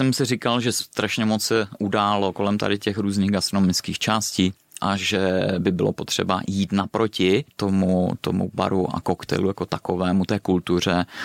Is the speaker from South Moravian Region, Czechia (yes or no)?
yes; Valtice, South Moravian Region, Czechia; pocházím od Mikulova, kousek rozený z Valtic na Moravě, takže vím, jak ty vinice vypadaly před XY lety a jak vypadají dnes.